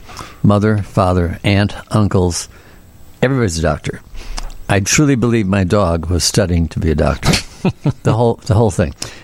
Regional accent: Chicago, Illinois, United States; Yes, I went to Boys Catholic High School, Weber High School. I'm born in Austin on the west side.

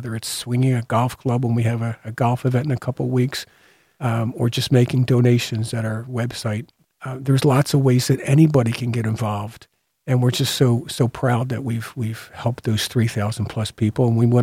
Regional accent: Philadelphia, Pennsylvania, United States; We grew up in Northeast Philadelphia. I'm one of 6. Mom called us her 6 wonderful kids. But mom was born in Ireland on a farm, and she came here in her late teens.

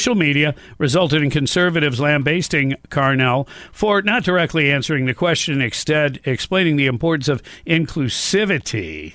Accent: Michigan, United States; Look, you know, I grew up in Michigan a long time ago, and the schools at that point, honestly, were very good.

